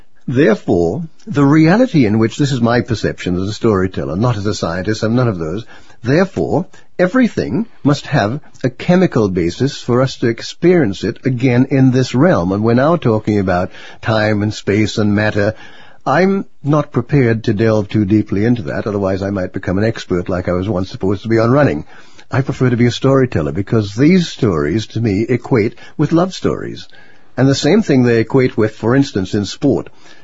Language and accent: English; Trinidad & Tobago; particularly growing up in Trinidad Tobago, being raised by Irish missionary Roman Catholic priests